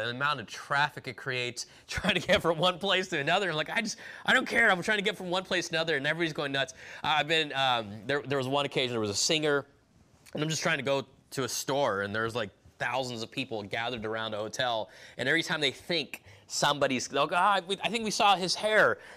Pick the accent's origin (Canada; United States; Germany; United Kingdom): United States; California; also born or lived in South America; I grew up in California for the most part. I was born in California, and when I was a year old, I lived in South America for a few years until I was about five.